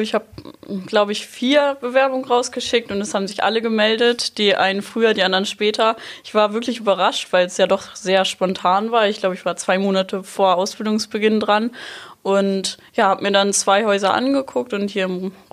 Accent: Rendsburg, Schleswig-Holstein, Germany; Ich komme aus der Nähe von Rendsburg

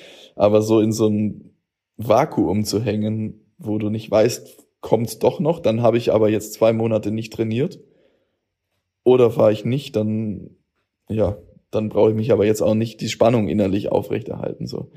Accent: Hochzoll, Bavaria, Germany; Das ist so meine Gegend. Ich bin aus Hochzoll

